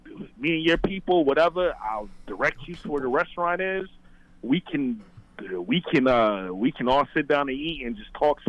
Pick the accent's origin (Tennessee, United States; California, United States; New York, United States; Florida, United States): New York, United States; Syracuse; I'm from Syracuse, New York.